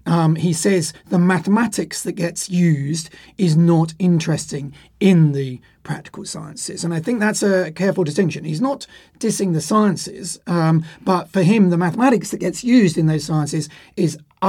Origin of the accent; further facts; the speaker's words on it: South East England, United Kingdom; my comprehensive school, not so far away from Oxford. I grew up in Oxfordshire